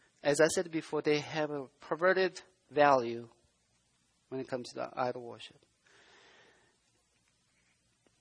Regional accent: South Korea; English is a second language; When I was a kid, I was growing up in South Korea.

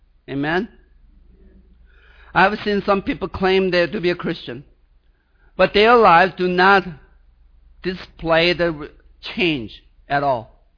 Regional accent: Sweden; accent: Swedish; English is a second language; Because it's not because of my Swedish accent.

